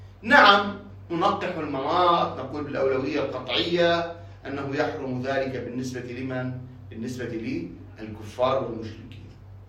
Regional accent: Lebanon; عندنا في لبنان

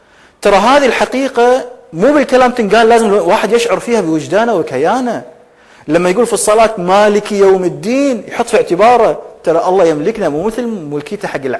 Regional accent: Kuwait; إني كوني كويتي، ولما أقول كويتي هذا لا يعني إني أنا مو عربي، ولما أقول عربي هذا لا يعني إني أنا مو مسلم

